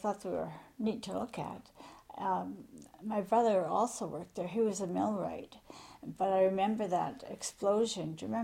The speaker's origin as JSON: {"language": "English", "town": "Port Arthur", "region": "Ontario", "country": "Canada", "tie": "born or raised there", "said": "I was born in Port Arthur then, and the old General Hospital, with a twin sister."}